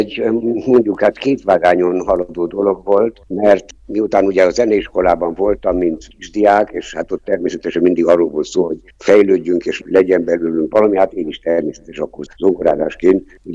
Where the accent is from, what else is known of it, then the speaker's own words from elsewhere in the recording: Târgu Mureș, Mureș County, Romania; Igen, Marosvásárhely az én kedves, szeretett szülővárosom, nekem nagyon sokat adott már a kezdettől fogva, úgy az iskolában, mint a mindennapi életben. Egy kisváros volt, csöndes város volt